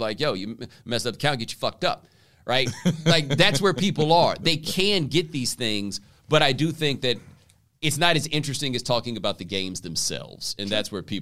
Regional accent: Texas, United States; and I'm from Texas, so I've seen this with my own eyes, kids in Texas playing football.

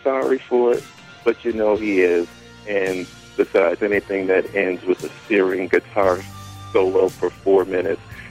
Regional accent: Chicago, Illinois, United States; I'm from Chicago.

